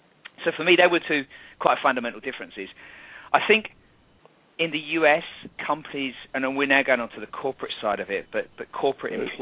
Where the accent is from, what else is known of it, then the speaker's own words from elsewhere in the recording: United Kingdom; moved away as an adult; now in United States; as a British person coming out to the States